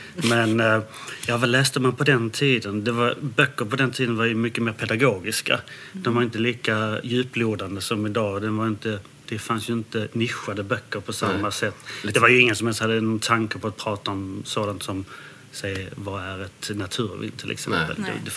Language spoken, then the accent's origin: Swedish; Landskrona, Skåne, Sweden; Mina föräldrar är från Danmark. Och jag har vuxit upp i Skåne, i Landskrona, till en icke-vinintresserad familj.